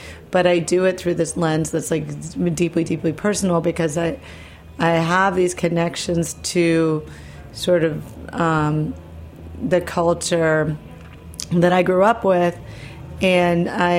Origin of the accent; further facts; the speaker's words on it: Midwest, United States; I grew up in the Midwest. My parents are from Argentina, where there are a lot of like Basque and Galician immigrants.